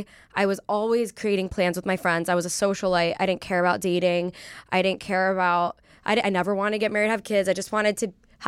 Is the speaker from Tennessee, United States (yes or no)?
no; Pennsylvania, United States; I'm a Pennsylvania mm-hmm. girl.